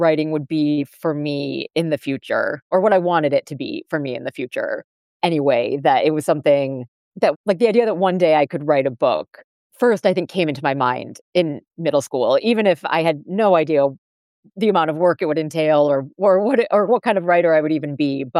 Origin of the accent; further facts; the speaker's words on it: Northville, Michigan, United States; I grew up in suburban Detroit. So in a town called Northville, which is about 30 minutes outside of Detroit.